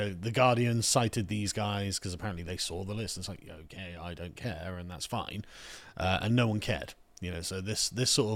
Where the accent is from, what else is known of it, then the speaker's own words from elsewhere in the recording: England, United Kingdom; I'm an Englishman, obviously